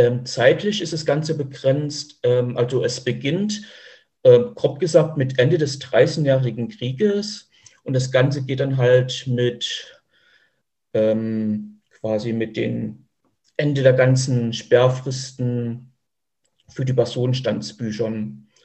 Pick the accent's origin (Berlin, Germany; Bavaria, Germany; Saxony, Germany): Saxony, Germany; Radebeul; born there; Also geboren bin ich 1983 in Radebeul, das liegt in Sachsen